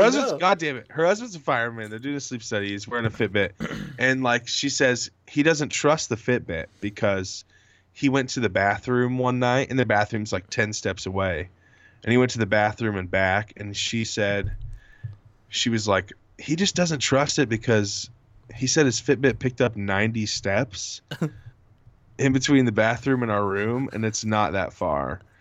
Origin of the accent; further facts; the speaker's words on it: Marion, Indiana, United States; now in Indianapolis, United States; I was in my hometown, Marion, which is about an hour north of Indy.